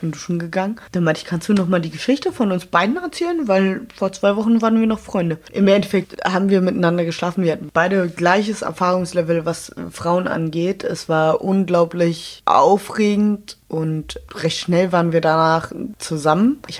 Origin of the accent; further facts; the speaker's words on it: Berlin, Germany; aber ich bin ja Berlinerin